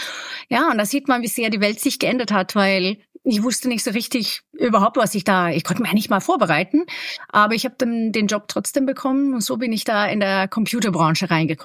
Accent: Sweden; accent: Swedish; German is a second language; Ich komme aus Schweden ursprünglich, muss man ja sagen. Also mein Akzent ist da schwedisch

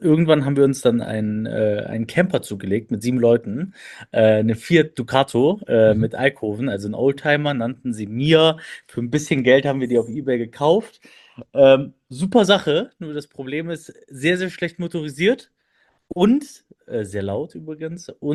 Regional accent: Köln, North Rhine-Westphalia, Germany; now in Aachen, Germany; ich bin eine Kölsche Jung, aus Köln gebürtig, dann nach Aachen gezogen für mein Studium an der RWTH Aachen, Wirtschaftsingenieur und Maschinenbau studiert

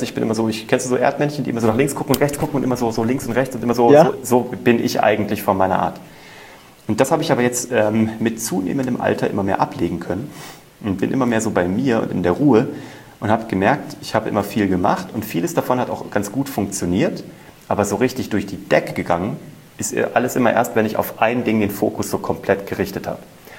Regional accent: Kassel, Hesse, Germany; mit 16 war ich ja Zauberkünstler bei uns in Kassel und habe einfach überall gezaubert.

